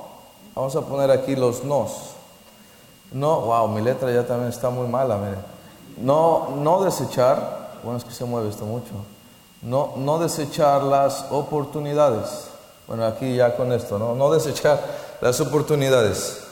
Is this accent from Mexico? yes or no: yes; Mexico; now in Lisbon, Portugal; Vengo originalmente de México y estoy ahora viviendo en Lisboa, Portugal.